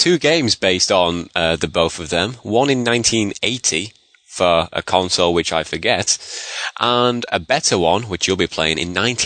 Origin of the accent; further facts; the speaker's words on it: England, United Kingdom; As an Englishman